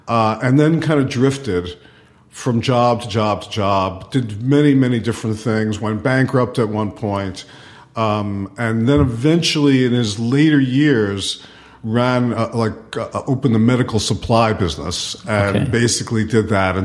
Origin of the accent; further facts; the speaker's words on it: New York, United States; And I, because I came from New York, had most of my requirements.